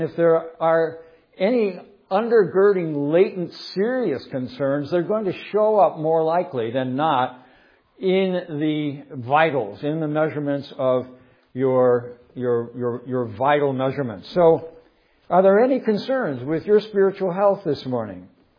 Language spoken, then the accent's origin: English; United States; And of course, we being Americans, we have a tradition too.